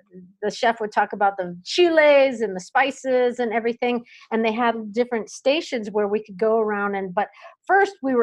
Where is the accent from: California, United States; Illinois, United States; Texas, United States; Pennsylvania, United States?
Illinois, United States; Chicago; I'm from Chicago, and Chicago has horrendous crime and violence, and I lived on the near north side